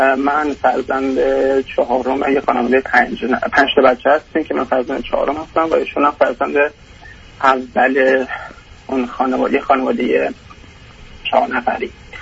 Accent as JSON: {"language": "Persian", "country": "Iran", "moved": "as an adult", "lives_now": "Australia", "said": "بعد از 5 سال هم از ایران خارج شدیم و مهاجرت کردیم به استرالیا"}